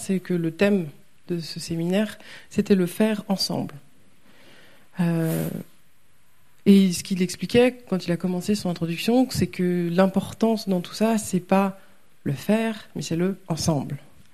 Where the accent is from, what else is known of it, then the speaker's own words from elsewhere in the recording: France; peut-être parfois plus en tant que Français aussi, parce qu'on est les meilleurs